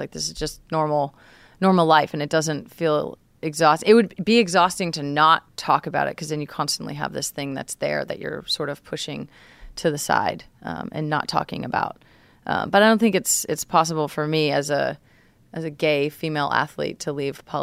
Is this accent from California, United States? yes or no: yes; Redding, California, United States; also born or lived in Portland, Oregon; I was raised in Redding, California, which is pretty, rural, small town, very conservative.